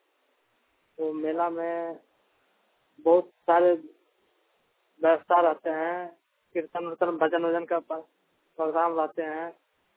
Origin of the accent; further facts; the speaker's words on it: Lakshmi, Jharkhand, India; मैं गोड्डा जिला का रहने वाला हूँ, ग्राम लक्ष्मी पोस्ट मकनी।